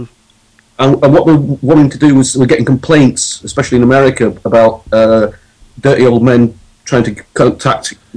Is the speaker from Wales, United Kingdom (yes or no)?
no; Preston, North West England, United Kingdom; near my hometown of Preston, near Manchester.